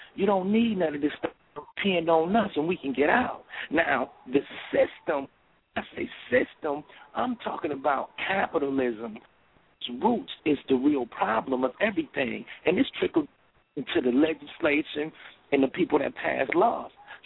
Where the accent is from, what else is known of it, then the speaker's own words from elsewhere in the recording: Flint, Michigan, United States; also born or lived in Detroit; I'm from the Michigan area, from Flint, Michigan, and lived in Detroit.